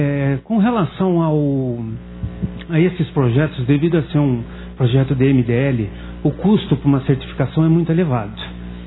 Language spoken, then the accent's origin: Portuguese; São Paulo, Brazil; eu sou da região de Campinas